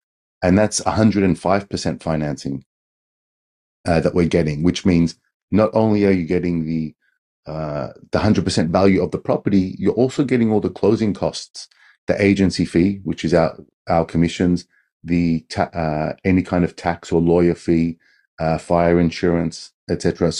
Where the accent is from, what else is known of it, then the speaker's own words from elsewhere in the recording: Australia; now in Japan; myself, I've been in Japan for 20 years. I'm an Australian.